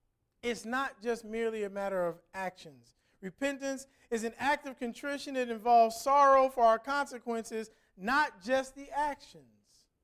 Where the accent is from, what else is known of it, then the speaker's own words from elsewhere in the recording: Cincinnati, Ohio, United States; Now, I'm from Cincinnati, and in Cincinnati, they do a really big fireworks display on the 4th of July